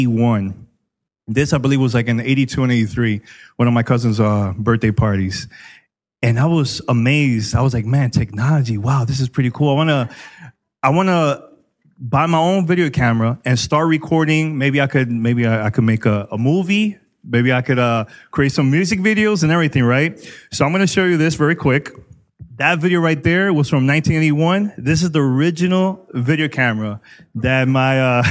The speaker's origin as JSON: {"language": "English", "town": "New York City", "region": "New York", "country": "United States", "said": "I'm from New York City. And my father used to be a DJ in the Dominican Republic and also New York City."}